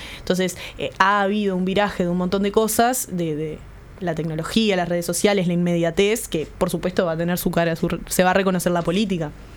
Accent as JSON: {"language": "Spanish", "country": "Uruguay", "said": "Nosotros, como uruguayos, tenemos una política donde el caudillo, ¿no?"}